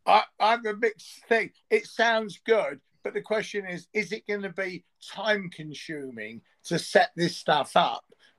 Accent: East London, London, United Kingdom; a close friend who we grew up together in East London

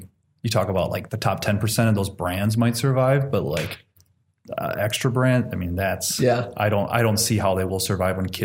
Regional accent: Beloit, Wisconsin, United States; I'm from Beloit, Wisconsin. We have the Snappers there.

